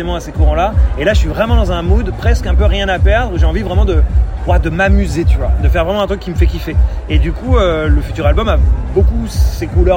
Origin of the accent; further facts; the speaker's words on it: Normandy, France; Bah, pomme, parce que je suis normand, tu vois.